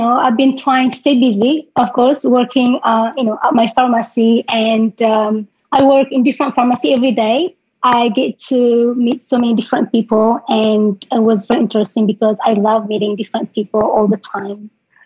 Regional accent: Tigray, Ethiopia; English is a second language; for what's going on in my hometown in Tigray.

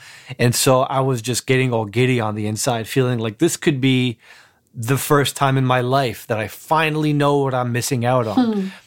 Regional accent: Newark, New Jersey, United States; I grew up in the Ironbound, where there's a huge Portuguese and Brazilian community.

